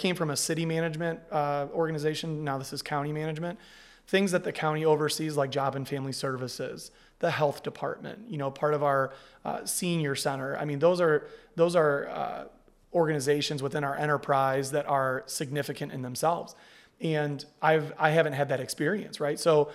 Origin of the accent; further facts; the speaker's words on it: Toledo, Ohio, United States; Obviously, I'm from Toledo. I wanted to be closer to my family, so coming back home was really important to me.